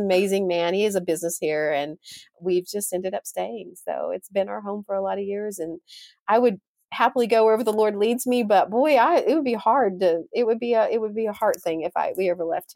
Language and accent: English; Odessa, Texas, United States; I grew up in Odessa, Texas.